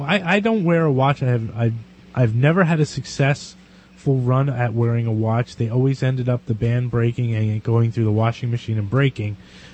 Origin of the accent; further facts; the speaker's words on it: United States; And I'm an United Statesian. I'm from the United States, man.